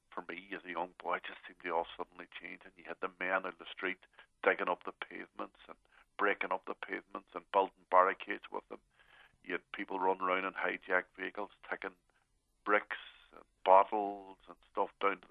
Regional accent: Derry, Northern Ireland, United Kingdom; And then where I grew up in Derry, the Craigan Estate, Barry, that's basically an area of social housing.

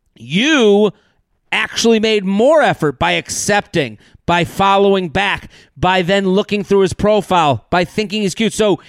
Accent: New York, United States; For context, I'm from Long Island. He seemed to be a city boy.

